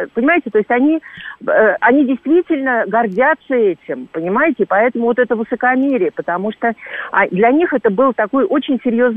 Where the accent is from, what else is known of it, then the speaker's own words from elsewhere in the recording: Moscow, Russia; я родилась в Москве, так же, как другие там москвичи коренные.